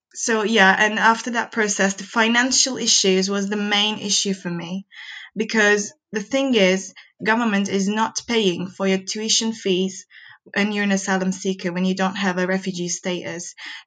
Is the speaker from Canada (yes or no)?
no; Turkey; English is a second language; moved away as an adult; now in Newcastle, United Kingdom; I'm from Turkey, and this is my story. I moved to Newcastle in February 2020.